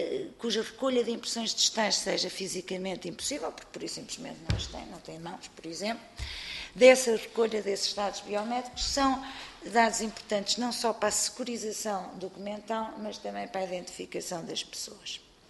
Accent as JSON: {"language": "Portuguese", "country": "Portugal", "said": "enquanto portuguesa"}